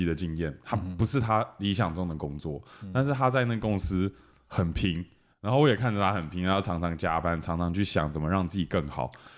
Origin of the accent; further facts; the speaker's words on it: Taiwan; moved away; 我是说我从台湾搬过来，我不会英文，然后离乡背景啊，没有朋友。